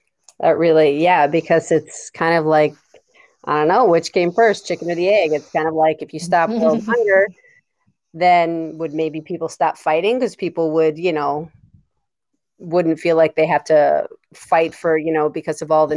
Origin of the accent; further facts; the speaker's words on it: Philadelphia, Pennsylvania, United States; all the way from the States, from, you know, we grew up in right outside of Philadelphia, Pennsylvania.